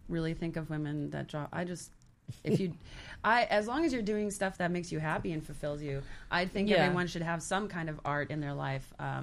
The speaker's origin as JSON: {"language": "English", "region": "Massachusetts", "country": "United States", "tie": "born or raised there", "said": "I grew up in Massachusetts."}